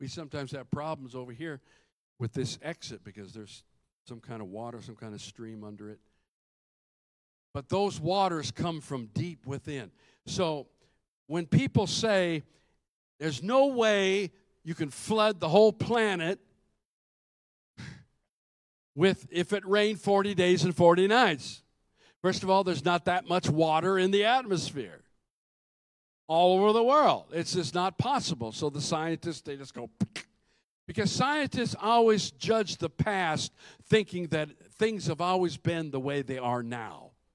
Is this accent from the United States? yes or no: yes; Minnesota, United States; Now, I'm from Minnesota, and I'm telling you, when it gets really cold, it usually doesn't snow.